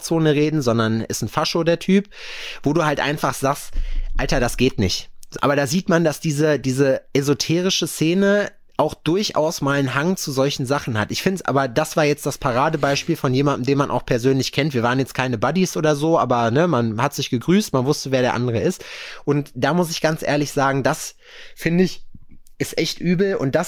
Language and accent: German; Lüdenscheid, North Rhine-Westphalia, Germany; Und den Lüdenscheid da hinten, die Ecke, wo ich herkomme so.